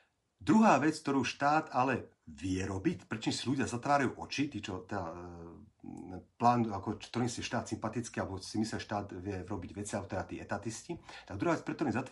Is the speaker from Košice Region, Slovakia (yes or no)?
no; Janíkovce, Nitra Region, Slovakia; ja som z Janikovec pri Nitre